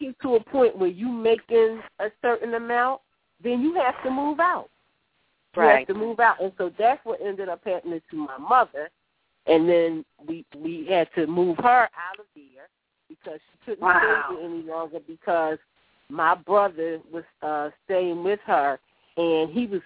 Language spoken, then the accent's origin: English; United States; I was raised in Richard Allen Project, which is now West Poplar